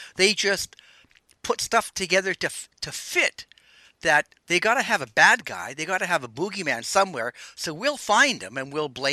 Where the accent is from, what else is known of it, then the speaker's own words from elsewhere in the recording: Canada; And as a Canadian, I still can't believe that Americans just let the thing slide.